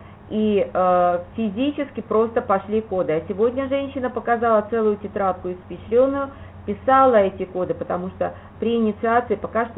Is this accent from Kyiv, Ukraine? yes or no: yes; Kyiv, Ukraine; born there; так как я родилась в Киеве